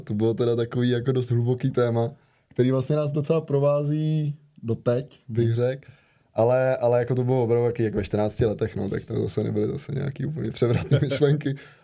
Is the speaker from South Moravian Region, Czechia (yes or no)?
yes; Brno, South Moravian Region, Czechia; now in Prague, Czech Republic; jsem vlastně z Brna pak přišel do Prahy